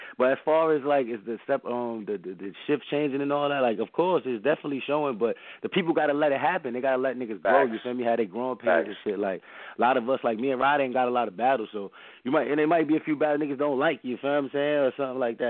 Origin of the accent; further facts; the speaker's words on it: Harlem, New York, United States; And I'm from Harlem, so it's like, come on, like, that's all Harlem based, you feel me?